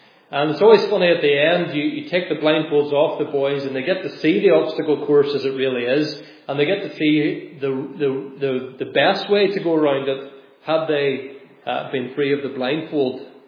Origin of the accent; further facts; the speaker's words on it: Limavady, Northern Ireland, United Kingdom; My hometown is Limavady, a little town in the northwest of Ireland. It's not particularly impressive, but home's home.